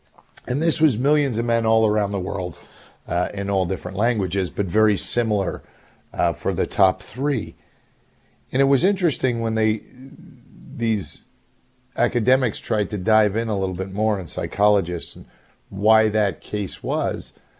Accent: New York City, New York, United States; I remember growing up in New York City, we'd be standing around somebody's car, you know, six guys, while he's changing the oil and we're talking

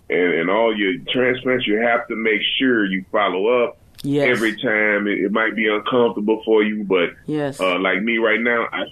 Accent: Texas, United States; now in California, United States; Oh, I'm a Texan dog, all the way. I just bought me needed some Whataburger pajamas, so I'm Texas all the way.

